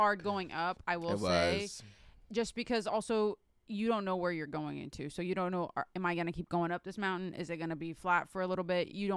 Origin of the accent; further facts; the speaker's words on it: Brazil; I'm from Brazil.